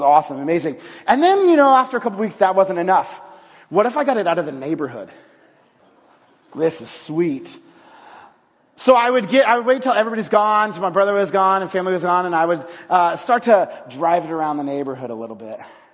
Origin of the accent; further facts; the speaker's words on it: Texas, United States; Been driving a tractor, been driving a truck. Yes, I'm from Texas.